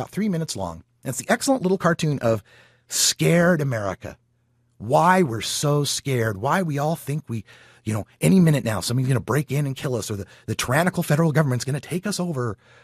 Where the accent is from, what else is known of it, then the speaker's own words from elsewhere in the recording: Idaho, United States; because like I said, I grew up in Idaho. I know the guys.